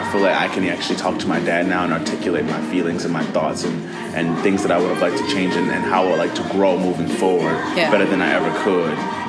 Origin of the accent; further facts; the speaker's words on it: New Orleans, Louisiana, United States; No, I'm from New Orleans.